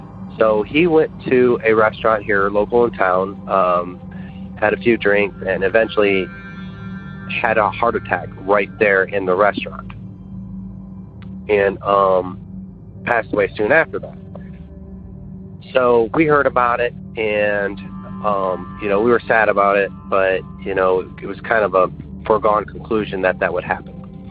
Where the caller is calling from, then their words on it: Tennessee, United States; I'm calling you from West Tennessee.